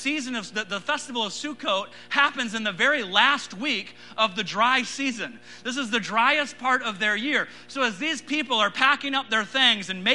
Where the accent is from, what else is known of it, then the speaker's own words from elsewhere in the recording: Lancaster, California, United States; now in Yuma, United States; I'm from Lancaster, California. We had hot and windy. And in Yuma, Arizona, we have hot and hotter, okay?